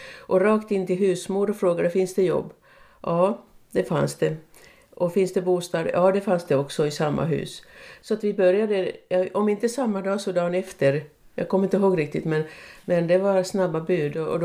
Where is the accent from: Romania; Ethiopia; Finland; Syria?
Finland; moved away as an adult; now in Tyresö, Sweden; jag är född i Finland och så levde jag där tills jag var 22 och sen kom jag att träffa Sally när jag kom till Sverige och flyttade till Täby till att börja med